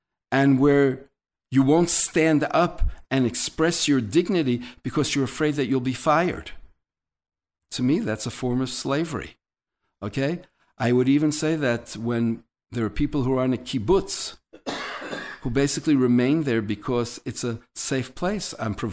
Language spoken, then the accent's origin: English; United States; And in my naivete as an American, I said to him